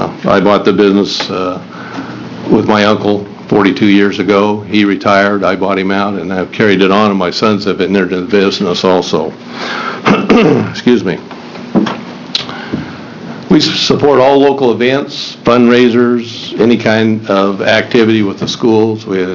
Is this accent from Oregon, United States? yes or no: yes; Baker City, Oregon, United States; I'm from Baker City, Oregon.